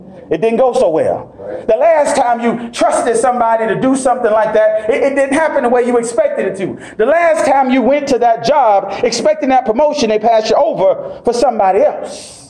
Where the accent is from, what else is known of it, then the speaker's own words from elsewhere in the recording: Florida, United States; See, I grew up in Florida. And if you know anything about Florida, they tell you at a certain time that you're not supposed to be out on the beach.